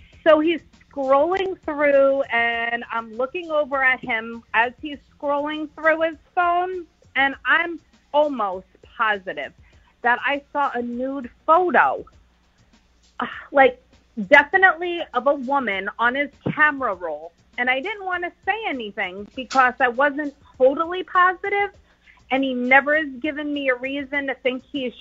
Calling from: Newport News, Virginia, United States; Hey guys, this is … from Newport News.

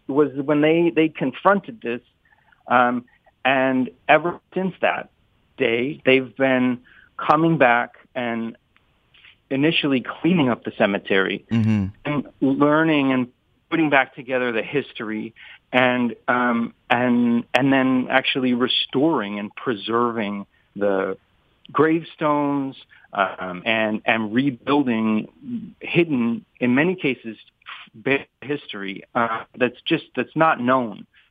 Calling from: San Francisco, California, United States; I live out in San Francisco. I'm calling in from California

